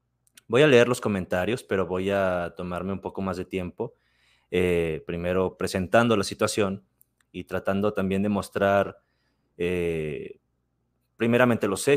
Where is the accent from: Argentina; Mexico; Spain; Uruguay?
Mexico; Como ustedes sabrán, yo vivo en México. Yo soy mexicano. Yo vivo en un estado llamado Jalisco, en la ciudad de Guadalajara. Guadalajara, Jalisco, México.